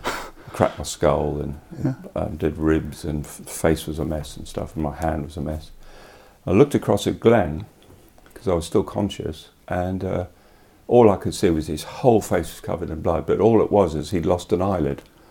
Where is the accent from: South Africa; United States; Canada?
South Africa; because I grew up in South Africa, and you had to be 18 then to get a car license.